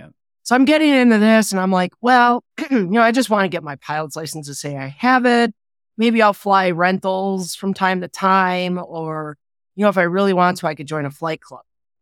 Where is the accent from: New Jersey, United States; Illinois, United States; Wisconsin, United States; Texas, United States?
Wisconsin, United States; Milwaukee; I grew up in Milwaukee, about a mile away from a municipal airport where they did flight training.